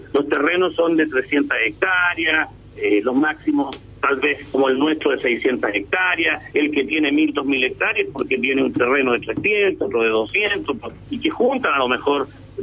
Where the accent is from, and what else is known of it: Chile